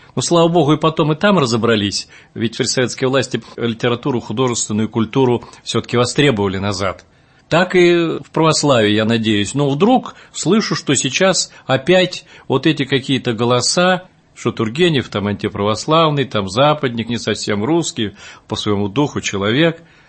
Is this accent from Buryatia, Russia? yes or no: yes; Buryatia, Russia; я из Бурятии родом, из Забайкалья.